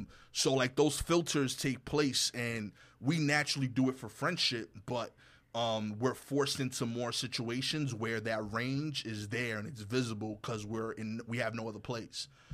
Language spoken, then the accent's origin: English; New York, United States; One, when I grew up in Eastern New York, there were nice cars.